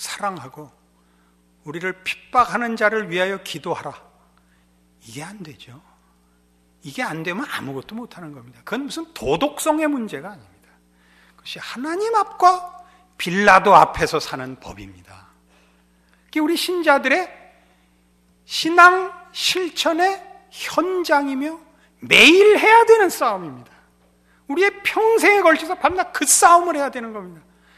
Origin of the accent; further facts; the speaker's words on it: North Korea; 저는 이제 이북 사람이라서 이북 정서는 이렇게 합니다.